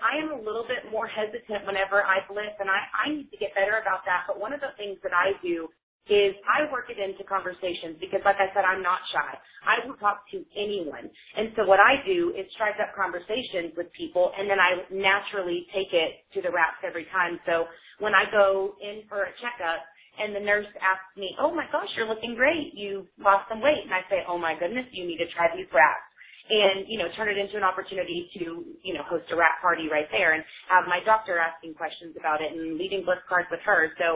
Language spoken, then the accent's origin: English; Dallas, Texas, United States; I am from Dallas, Texas.